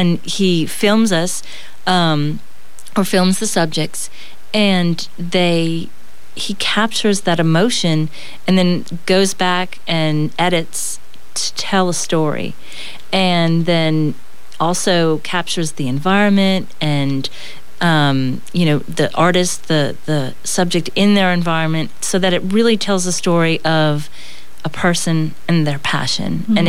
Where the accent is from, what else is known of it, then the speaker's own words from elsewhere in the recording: New Orleans, Louisiana, United States; moved away as an adult; I'm from New Orleans originally. I came here to go to USL, actually, on the recommendation of my high school art teacher.